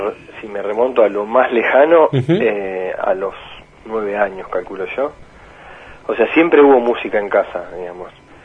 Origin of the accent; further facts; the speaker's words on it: Comodoro Rivadavia, Chubut, Argentina; born there; now in Lago Puelo, Argentina; La Patagonia, o sea, yo soy nacido en Comodoro, ¿verdad?